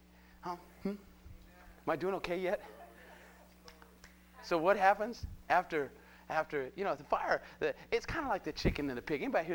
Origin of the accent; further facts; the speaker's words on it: Scotland, United Kingdom; I'm Scottish.